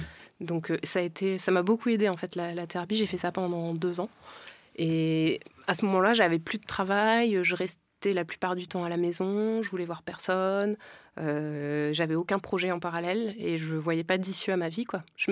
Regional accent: France; born there; moi, je ne viens pas d'Afrique, je suis née en France

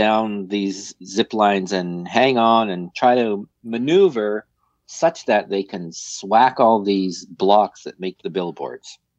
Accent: Canada; And we're both Canadian.

